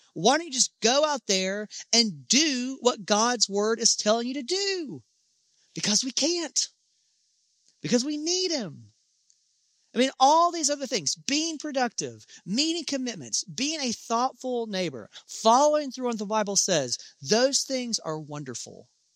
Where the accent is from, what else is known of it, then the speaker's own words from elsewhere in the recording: Alabama, United States; In my home state of Alabama, along one of the highways outside of Montgomery, there's this big sign that has a big red devil on it